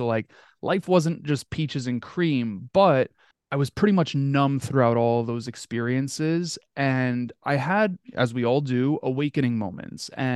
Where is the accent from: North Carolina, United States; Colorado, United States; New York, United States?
New York, United States; Queens; I remember so vividly, you know, growing up in Queens, we would hang out on the block, right?